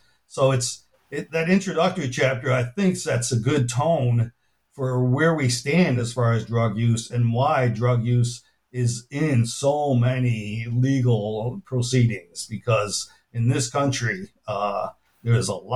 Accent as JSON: {"language": "English", "country": "United States", "said": "So as an American, I found that fairly amazing and somewhat depressing"}